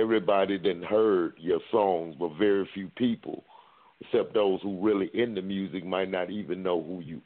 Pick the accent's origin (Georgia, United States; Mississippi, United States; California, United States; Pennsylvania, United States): Mississippi, United States; Jackson; I'm from Jackson, Mississippi. I'm in the South.